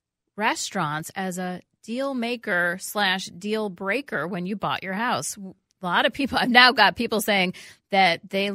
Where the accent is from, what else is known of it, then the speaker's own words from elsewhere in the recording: New York City, New York, United States; because that's a thing I grew up with in New York City also.